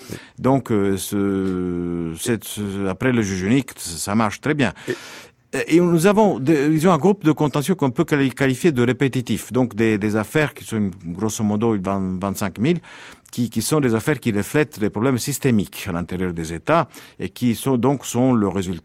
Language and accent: French; Italy; French is a second language; En tant qu'Italien, je suis jaloux de la France